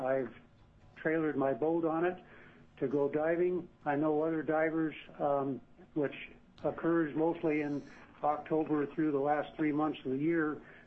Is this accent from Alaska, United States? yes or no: yes; Ketchikan, Alaska, United States; I was born in Ketchikan, lifelong resident of Alaska.